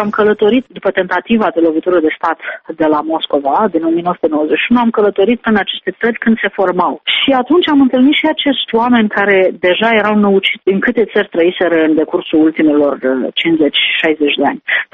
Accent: Romania; now in Berlin, Germany; Eu sunt profesor la Berlin și mă mut la Oxford zilele astea, sunt român și am legături în România.

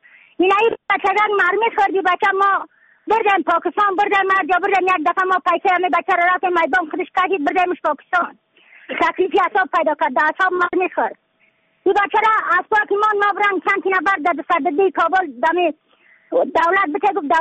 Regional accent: Yaftal-e Payin, Badakhshan, Afghanistan; از بدخشان هستم، مرکز بدخشان، ولسوالی یفتل پایان، قیره وینگ،

